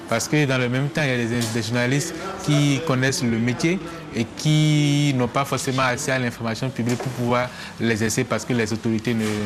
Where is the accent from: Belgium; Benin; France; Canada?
Benin; je suis journaliste et je viens du Bénin.